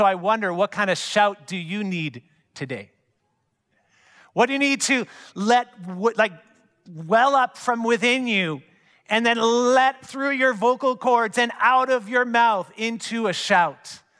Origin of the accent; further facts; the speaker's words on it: Canada; Some of us, we're so Canadian, we're so nice, and we're a bit quiet